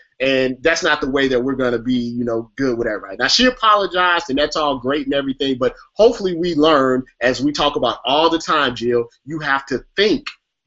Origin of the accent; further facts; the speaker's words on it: Midwest, United States; And it kind of struck a nerve with me because I'm from the Midwest. You know, I have a little bit of an accent.